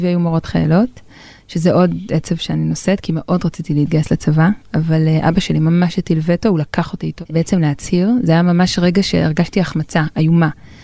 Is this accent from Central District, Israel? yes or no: no; Jerusalem, Jerusalem District, Israel; גדלתי בארנוף בירושלים, באה ממשפחה יחסית מורכבת, אבא שלי הוא מה שנקרא חרדי לאומי